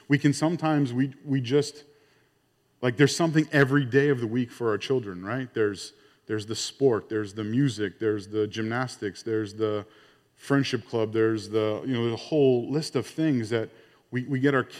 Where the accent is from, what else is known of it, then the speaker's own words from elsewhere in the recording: Ontario, Canada; I mean, I grew up in Ontario, and it is far more relaxed.